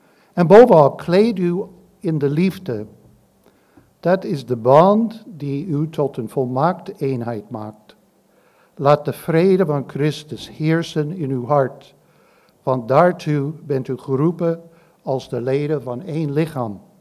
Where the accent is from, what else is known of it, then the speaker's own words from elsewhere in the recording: United States; Dutch is a second language; ik kom uit Amerika. En vanochtend kunnen jullie straks wat Engels horen, wat Nederlands, een beetje kromme Nederlands.